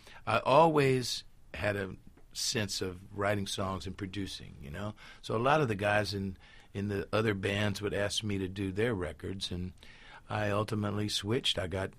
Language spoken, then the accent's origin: English; Houston, Texas, United States; I'm from Houston, Texas, and we used to go down and work in New Orleans with … you know.